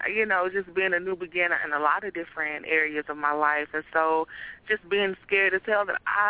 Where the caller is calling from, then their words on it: Nashville, Tennessee, United States; Hey, Esther. Happy New Year. … calling from Nashville.